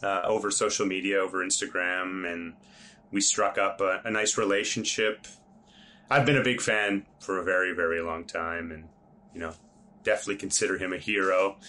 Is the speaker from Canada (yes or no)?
yes; Winnipeg, Manitoba, Canada; now in Montreal, Canada; I grew up in Winnipeg.